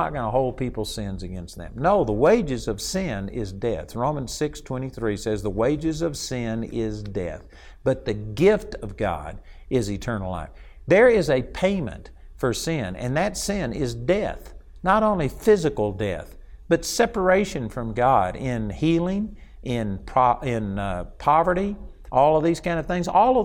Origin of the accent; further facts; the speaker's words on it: Texas, United States; you know, I'm a Texan, and I do not speak Japanese